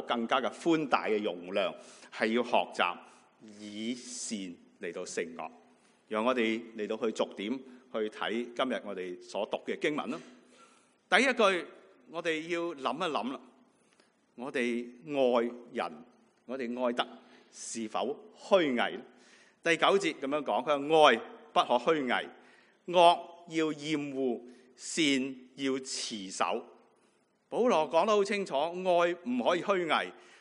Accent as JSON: {"language": "Cantonese", "country": "China", "said": "我们中国人说最好吃的就是猪肉啦"}